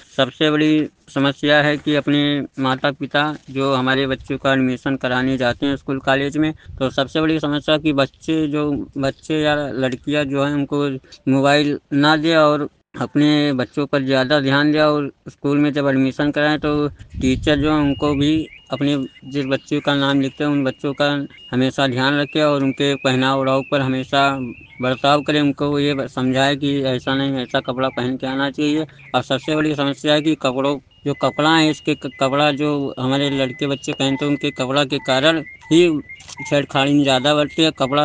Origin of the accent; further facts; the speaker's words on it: Prayagpur, Uttar Pradesh, India; जिला बहराइच प्रयागपुर का निवासी हूँ।